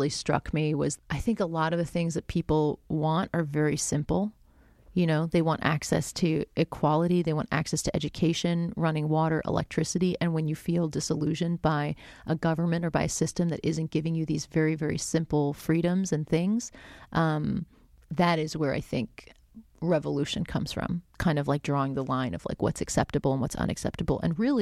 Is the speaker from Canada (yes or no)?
no; Florida, United States; I grew up in South Florida